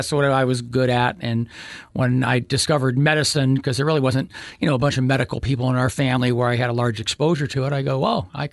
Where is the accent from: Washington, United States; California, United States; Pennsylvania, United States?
California, United States; also born or lived in Japan / Alabama / Virginia; I was born in Japan, lived there for a few months, and then Alabama, Virginia, Southern California. He retired and we moved to Northern California.